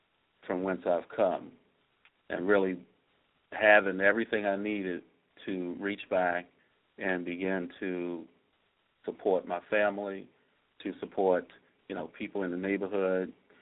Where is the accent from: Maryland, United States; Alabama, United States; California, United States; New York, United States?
Maryland, United States; Baltimore; So born and raised in West Baltimore, Maryland, youngest of six, and, you know, in the neighborhood and even within our family experienced violence.